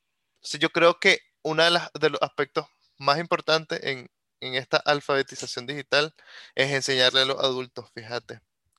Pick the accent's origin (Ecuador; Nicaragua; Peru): Nicaragua; San José de los Remates, Boaco; los chavalos allá en mi pueblo, en Boaco, en San José de los Remates, estaban más conectados por WhatsApp